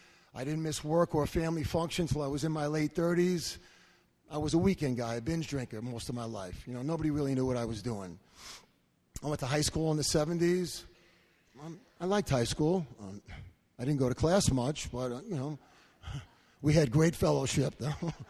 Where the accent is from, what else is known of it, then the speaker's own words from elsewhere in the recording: Brooklyn, New York, United States; I grew up in Brooklyn. Hard to believe, right?